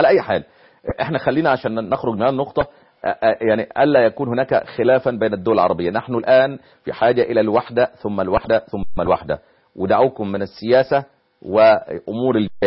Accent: Egypt; كوني مصري

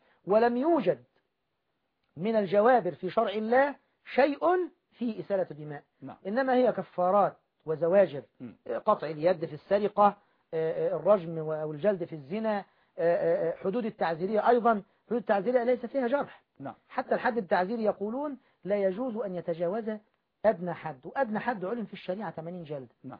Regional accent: Egypt; وفي حاجة عندنا في مصر يسموها يعني كحك عاشوراء أو طعام عاشوراء

